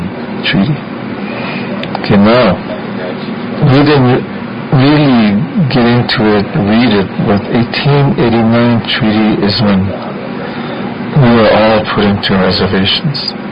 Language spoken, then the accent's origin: English; United States; first language Lakota; English is a second language; my first language is Lakota, and then my second language is English.